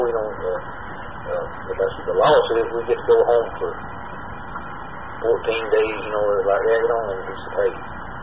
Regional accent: United States; Part of my duty, you know, as an American citizen, you know, to defend what we thought was right and in the whole world.

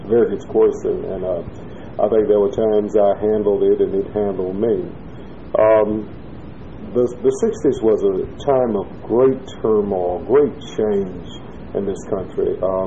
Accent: Bessemer, Alabama, United States; Okay, I grew up in the Bessemer, Birmingham area. Graduated from high school in 1965 during the turbulent 60s.

